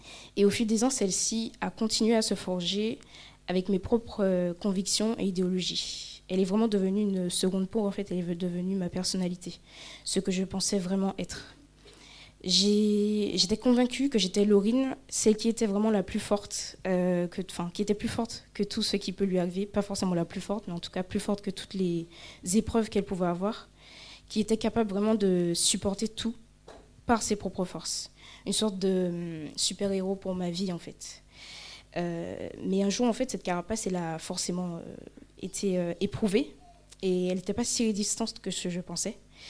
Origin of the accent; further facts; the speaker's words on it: Martinique, France; Je suis originaire de l'île de la Martinique, qui est la plus belle île au monde, en toute objectivité.